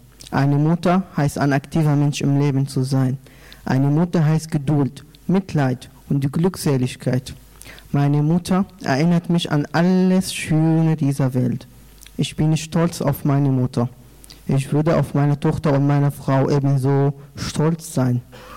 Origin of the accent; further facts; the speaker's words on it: Damascus, Damascus Governorate, Syria; German is a second language; now in Germany; Ich komme auch aus Syrien, aus der syrischen arabischen Hauptstadt Damaskus. Und ich bin auch seit 3 Jahren hier in Deutschland.